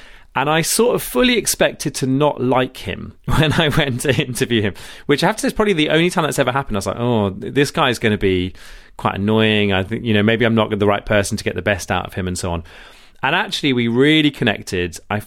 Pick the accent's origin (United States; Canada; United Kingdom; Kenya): United Kingdom; Rugby, West Midlands; And I'm from Rugby.